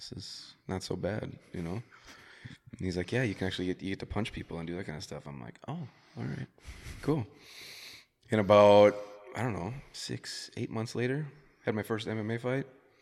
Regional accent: Monticello, Minnesota, United States; So I grew up in Monticello. Wrestled there until 10th grade. 10th grade. My parents moved us over to a private school in Elk River. So went from there to Elk River.

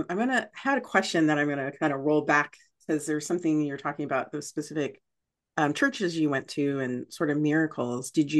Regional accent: Phoenix, Arizona, United States; Well, let me so the time period I'm talking about is like Phoenix, Arizona. From when, let's see, ages like 5 to 12 or something like that.

